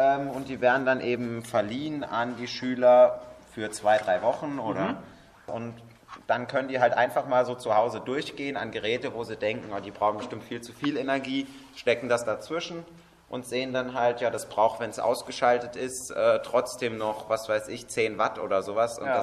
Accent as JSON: {"language": "German", "town": "Alzey", "region": "Rhineland-Palatinate", "country": "Germany", "said": "Also wir kommen aus Alzey, das ist in der Nähe von Mainz, vom Gymnasium am Römerkastell"}